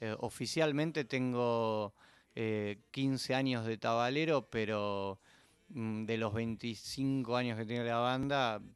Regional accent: Buenos Aires, Argentina; Yo soy nacido y criado, sí.

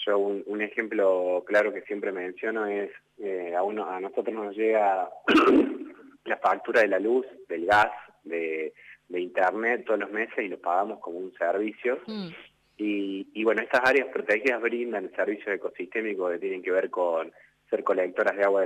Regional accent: Río Cuarto, Córdoba, Argentina; Soy de Río Cuarto. Y me fui, mi primer destino fue Formosa y no volví más.

